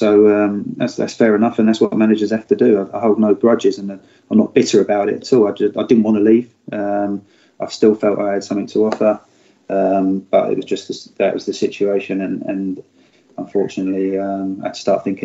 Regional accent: Guildford, South East England, United Kingdom; Guildford's my hometown, as you rightly said

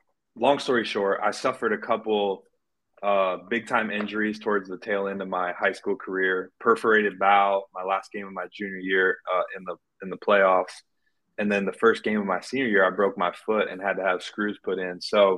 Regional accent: Iowa City, Iowa, United States; So I grew up in Iowa City, Iowa, which is crazy because that's where the Iowa Hawkeyes are located.

